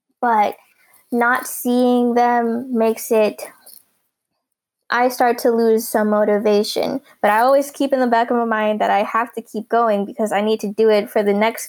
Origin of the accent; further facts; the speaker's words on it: United States; And it's just, I'm a three-dimensional person, especially being Filipino-American.